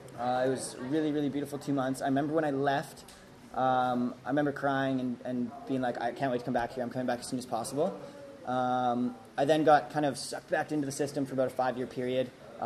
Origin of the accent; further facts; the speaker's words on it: Salmon Arm, British Columbia, Canada; born there; was born in Canada. I was born in a place called Salmon Arm, British Columbia.